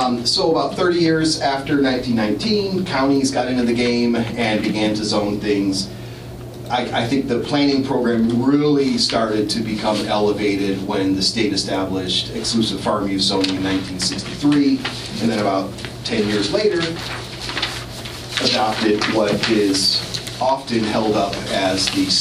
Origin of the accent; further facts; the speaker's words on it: Michigan, United States; I think what attracted me to Oregon, I'm originally from Michigan, was the planning program.